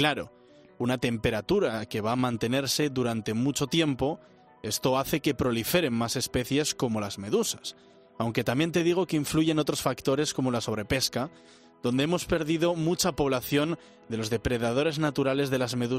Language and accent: Spanish; Bilbao, Basque Country, Spain; Por ejemplo, en mi tierra, en Bilbao, este verano se han producido varios avistamientos